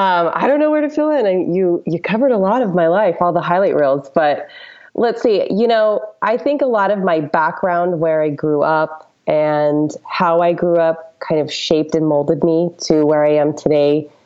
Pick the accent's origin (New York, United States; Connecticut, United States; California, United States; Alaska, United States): Alaska, United States; born there; but I was born in Alaska, so there's lots of them.